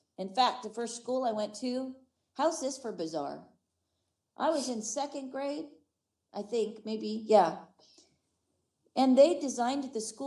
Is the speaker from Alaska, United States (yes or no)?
no; California, United States; also born or lived in Iowa; born in Iowa, youngest of three, and moved in 1965 to California. Growing up in California is a lot different than growing up in Iowa